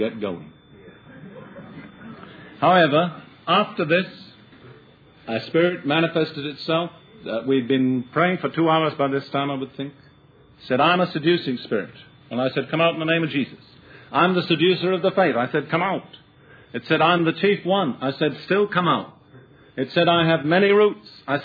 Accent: United Kingdom; I was trained as a logician, and I'm British, and I'm not over-emotional.

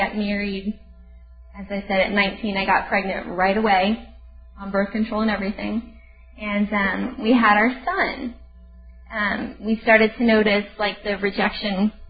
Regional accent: Sarasota, Florida, United States; also born or lived in Riverview; I'm from Riverview, Florida, which is in the Tampa Bay area. I was actually raised in Sarasota, Florida, born and raised my entire life.

